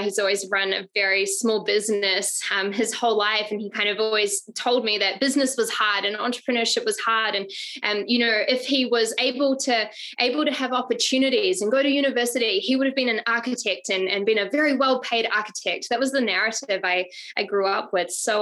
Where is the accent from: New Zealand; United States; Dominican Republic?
New Zealand; Auckland; And so I grew up in Auckland, New Zealand.